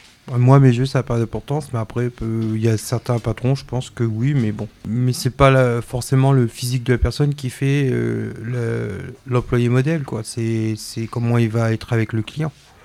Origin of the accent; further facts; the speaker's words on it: Réunion, France; born there; Je suis des îles aussi, hein. Je suis né à La Réunion, hein. Je ne suis pas grandi ici.